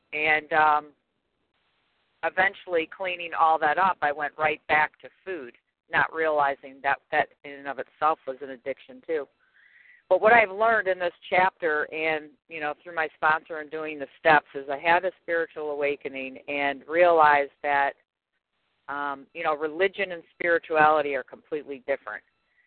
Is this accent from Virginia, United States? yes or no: no; Florida, United States; I'm compulsive overeater from Florida.